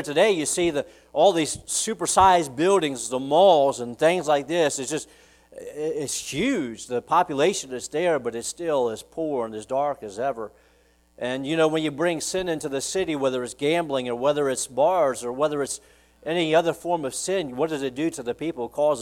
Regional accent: Virginia, United States; it's not very far from where I grew up in Virginia.

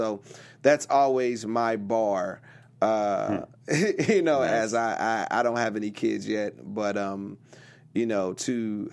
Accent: Rialto, California, United States; also born or lived in Bellflower / Compton; Ah, man, I was born in Bellflower, California, which is, a neighbor city to Compton, where I grew up till I was about nine. Until I was seven. Then I moved to Rialto. Which is, what I claim is my hometown.

